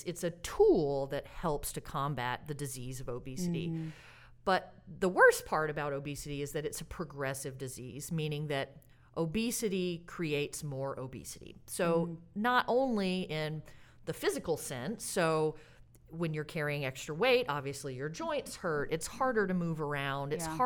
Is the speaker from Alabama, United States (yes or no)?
yes; Alabama, United States; also born or lived in California / Massachusetts; now in Oregon, United States; because I grew up in Alabama. So Alabama to California to Massachusetts and now to Oregon.